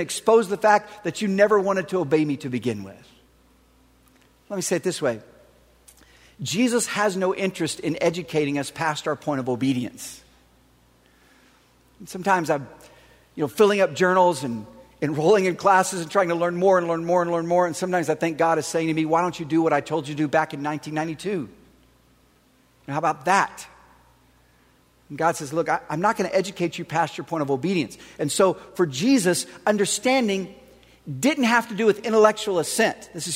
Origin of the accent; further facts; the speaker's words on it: Oklahoma, United States; now in Texas, United States; for those of us who live in Oklahoma or Texas like me, I grew up in Oklahoma